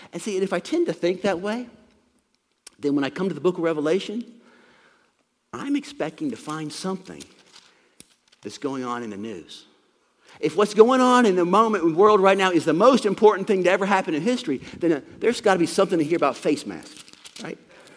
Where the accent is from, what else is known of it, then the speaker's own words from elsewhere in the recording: United States; Well, obviously, I'm an American, so if I'm geocentric, then I think the United States of America is the most important place in all the world.